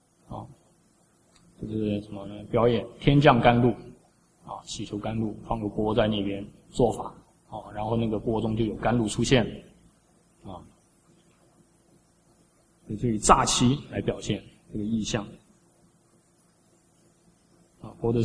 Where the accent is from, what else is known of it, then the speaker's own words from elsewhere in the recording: China; 那为什么我们中国人供养祖先，然后呢祖先就会来作祟？